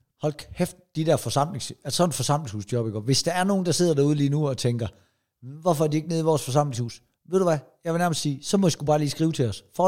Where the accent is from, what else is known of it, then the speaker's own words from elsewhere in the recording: Jutland, Denmark; Jeg går sgu ikke til træning, jeg er en nær jyde